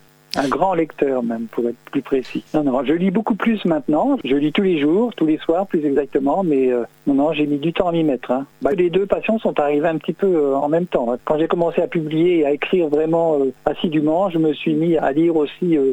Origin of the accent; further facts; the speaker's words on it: Pays de la Loire, France; born there; moi je suis né en Sarthe et j'adore mon département.